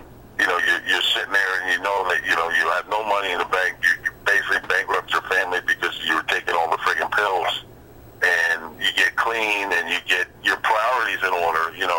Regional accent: Harrison, New Jersey, United States; You know, my exit is 15W where I grew up in Harrison, and, you know how close the stadium is

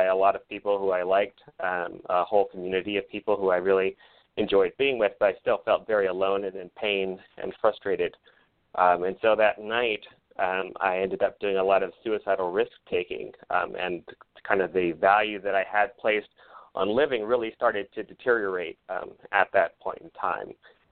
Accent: Los Angeles, California, United States; probably some 3,000 or so miles away from where I grew up in Los Angeles.

